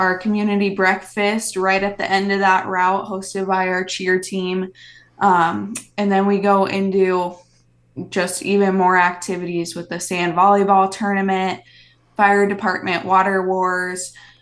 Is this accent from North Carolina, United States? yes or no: no; Gilbert, Iowa, United States; So I've been Gilbert born and raised, and it's still my hometown.